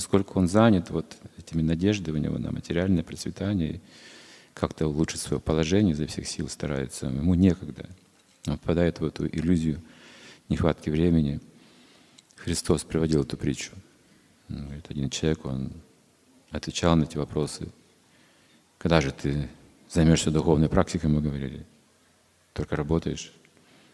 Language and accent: Russian; Belarus; Я из Беларуси.